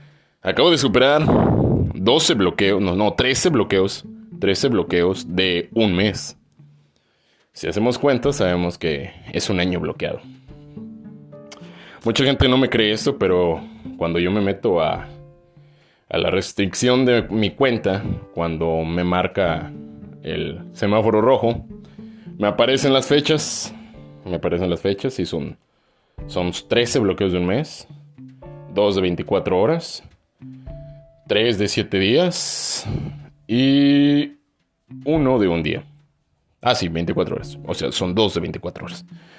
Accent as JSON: {"language": "Spanish", "town": "Monterrey", "region": "Nuevo León", "country": "Mexico", "said": "de Monterrey, Nuevo León. De Monterrey, Nuevo León, sí señor. Regiomontanos."}